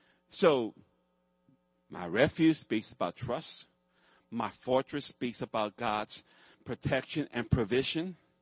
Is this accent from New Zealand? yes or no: no; Puerto Rico; also born or lived in New York; And I was born in New York, but I lived there in Puerto Rico.